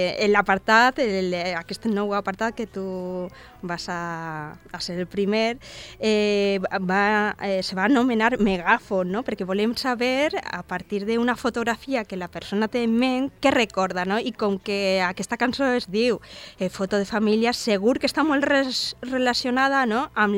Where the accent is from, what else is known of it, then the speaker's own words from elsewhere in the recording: Valencian Community, Spain; accent: Valencian; bueno, ja, en el meu valencià.